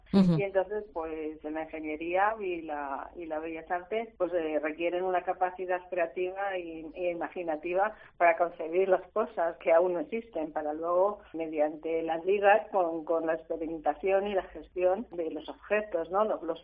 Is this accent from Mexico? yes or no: no; Castilla-La Mancha, Spain; como soy manchega, también tengo cuadros de La Mancha